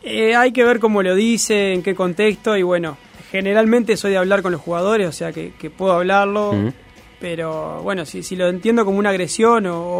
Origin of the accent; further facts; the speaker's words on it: Uruguay; como uruguayo quiero que gane Uruguay